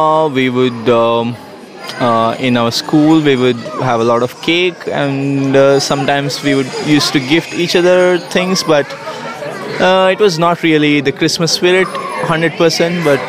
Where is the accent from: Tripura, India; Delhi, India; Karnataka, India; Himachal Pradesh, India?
Karnataka, India; Bangalore; I'm from Bangalore.